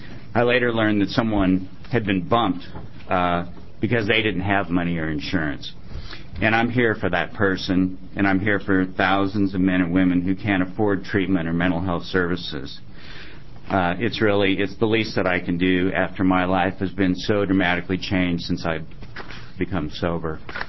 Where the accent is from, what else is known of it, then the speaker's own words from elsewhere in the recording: Beaverton, Oregon, United States; For the record … I'm from Beaverton.